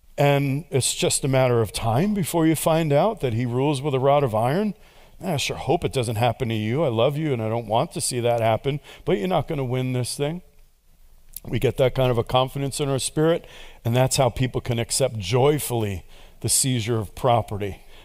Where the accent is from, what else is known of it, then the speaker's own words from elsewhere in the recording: New York, United States; I got jumped 3 times growing up in New York City.